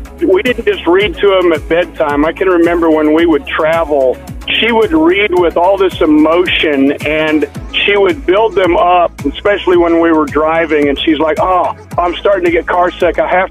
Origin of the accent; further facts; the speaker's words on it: Leavenworth, Kansas, United States; I'm from Leavenworth, Kansas.